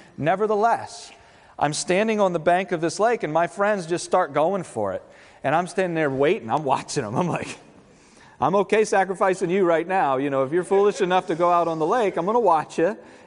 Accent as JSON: {"language": "English", "town": "Virginia Beach", "region": "Virginia", "country": "United States", "said": "I'm from Virginia Beach. Water doesn't freeze in Virginia Beach."}